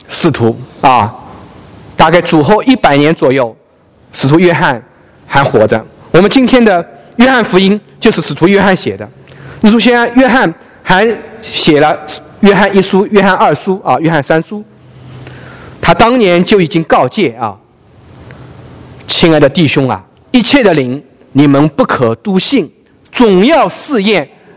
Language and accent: Chinese; China; 我们中国人啊，我们有一个说法啊，吃文化啊